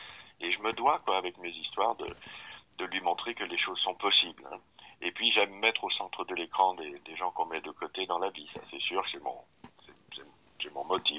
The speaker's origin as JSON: {"language": "French", "town": "Lyon", "region": "Auvergne-Rhône-Alpes", "country": "France", "tie": "born there", "said": "Je préférais tourner dans le Cantal parce que moi, je suis né à Lyon."}